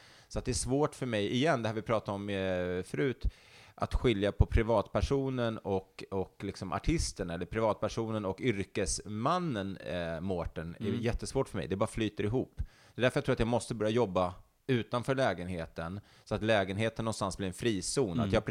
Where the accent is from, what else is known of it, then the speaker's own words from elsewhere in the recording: Stockholm, Stockholm County, Sweden; Jag är uppvuxen inte så långt härifrån där vi sitter och spelar in det här, i Högdalen. Jag växte upp i Liseberg, Älvsjö, trakten. Så det är väldigt nära. Och så var min första lägenhet var på Skebbo Kvarnsvägen här när jag var 18 i Högdalen.